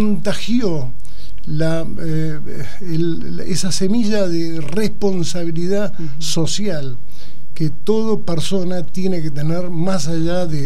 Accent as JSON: {"language": "Spanish", "country": "Argentina", "said": "Pero quiero agradecerte como persona, pero también como argentino."}